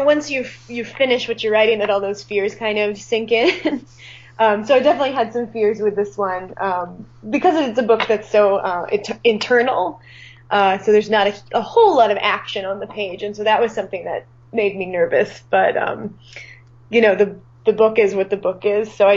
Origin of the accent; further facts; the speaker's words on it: Atlanta, Georgia, United States; moved away; Like, well, I'm from Atlanta, and I moved, this is a small town.